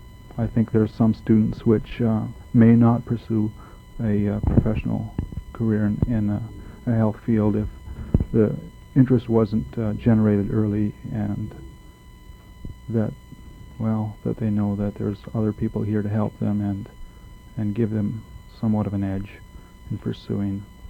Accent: Nome, Alaska, United States; I was born and raised in Nome, and I am three-quarters Eskimo.

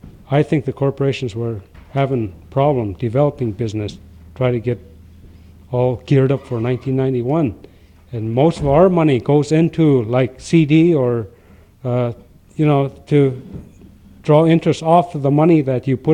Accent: Chalkyitsik, Alaska, United States; now in Fort Yukon, United States; I live here in Fort Yukon for the past year, but I'm originally from Chalkeetsuk

